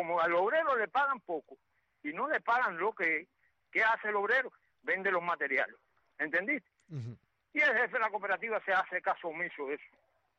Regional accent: Cuba

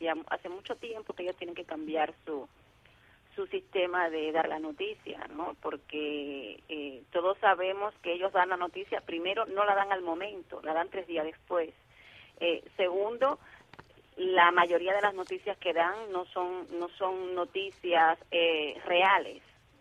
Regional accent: Cuba; soy cubana española

